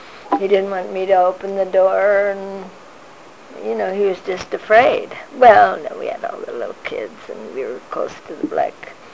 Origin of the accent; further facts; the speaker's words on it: California, United States; also born or lived in Ames / Chicago; and that is because I grew up in California, and to go to the mountains and go to the snow and learn to ski was so fun.